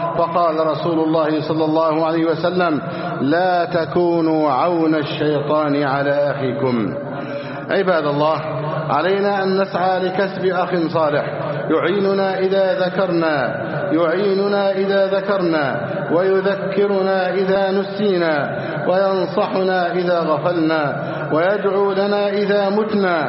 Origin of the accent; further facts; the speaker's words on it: Egypt; اللهم احفظ بلدنا مصر واجعلها أمنا أمانا، سخاء رخاء، وسائر بلاد المسلمين.